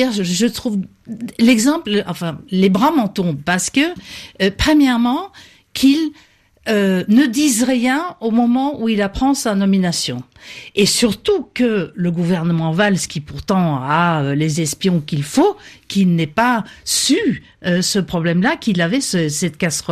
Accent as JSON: {"language": "French", "country": "Norway", "second_language": "French", "said": "chez moi en Norvège, je sais que ça peut paraître dingue en France"}